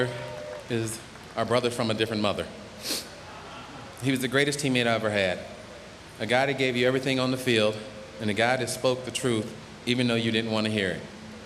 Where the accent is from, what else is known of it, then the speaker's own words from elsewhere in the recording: Pennsylvania, United States; Winning a home run derby in Pittsburgh in my home state.